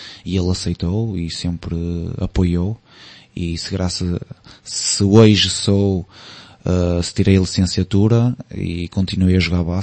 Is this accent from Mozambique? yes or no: no; Azores, Portugal; moved away as an adult; Eu quando saí dos Açores defini logo que queria tirar o mestrado